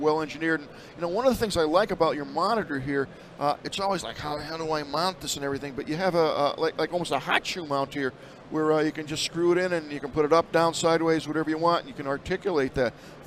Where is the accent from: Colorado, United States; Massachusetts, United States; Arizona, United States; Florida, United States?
Arizona, United States; Phoenix; We're from Phoenix, so.